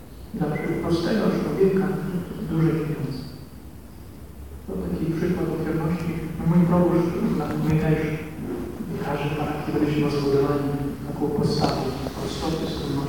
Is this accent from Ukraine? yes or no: yes; Ukraine; Pochodzę z Ukrainy. Na Ukrainie pracuję w takim mieście Żytomierz.